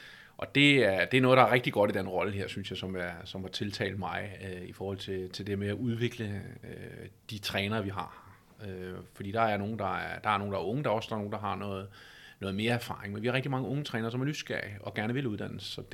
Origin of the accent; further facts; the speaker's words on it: Amager, Capital Region of Denmark, Denmark; now in Stensballe, Denmark; Jeg er 41 år gammel. Jeg stammer oprindeligt fra Sjælland af, fra Amager. Men har igennem de sidste 15 år boet i Vestdanmark, fordi jeg har haft job på den her side af bæltet. Jeg bor til daglig i Stensballe.